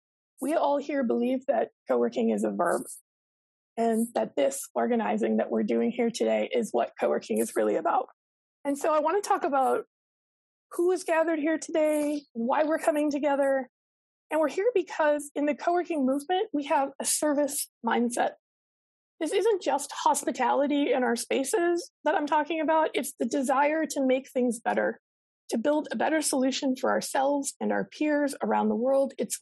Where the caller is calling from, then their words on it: Toronto, Ontario, Canada; I'm joining from Toronto, Canada, which is located on the traditional, ancestral, and sometimes unceded territory of the Haudenosaunee, the Huron-Wendat, the Anishinaabe, and the Mississaugas